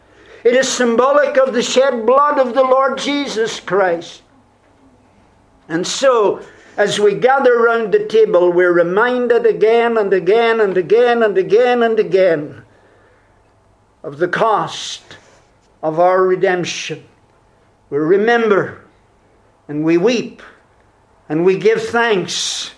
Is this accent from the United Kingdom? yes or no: yes; United Kingdom; I've said to you before, I come from Britain.